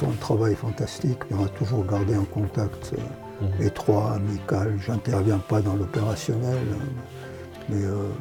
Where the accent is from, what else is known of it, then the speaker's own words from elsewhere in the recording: Sierre, Valais, Switzerland; also born or lived in Zinal; originaire de Zinal, ma mère est née à Zinal. Mon père est né à Saint-Luc, bourgeois de Saint-Luc. Moi, je suis né à Sierre, mais j'ai passé mes 30 premiers étés à Zinal.